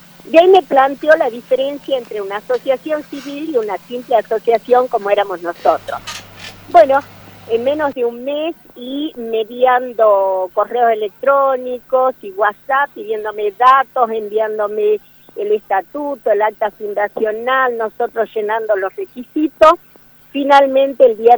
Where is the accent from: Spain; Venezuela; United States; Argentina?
Argentina; somos muy argentinos nosotros, y nosotros necesitamos y dependemos del abrazo, del beso, de la mano estrechada, porque esa ha sido siempre nuestra cultura, lo que nos ha caracterizado.